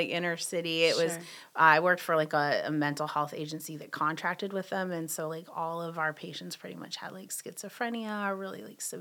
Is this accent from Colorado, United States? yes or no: yes; Boulder, Colorado, United States; Growing up in Boulder, I was part of a youth group that really like emphasized missions.